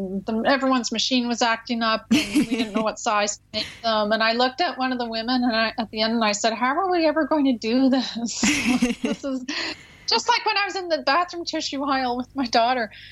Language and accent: English; Canada; now in United States; We're Canadian, but we live in the U.S.